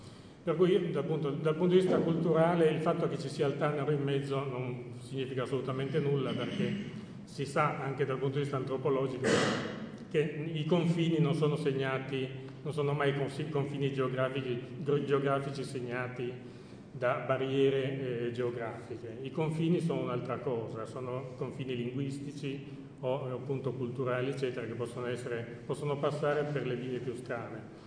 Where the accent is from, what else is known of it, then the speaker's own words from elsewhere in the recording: Govone, Piedmont, Italy; Sono ho radici roverine in realtà, o poi addirittura una nonna di Cisterna, insomma. Comunque, io sono di Govone.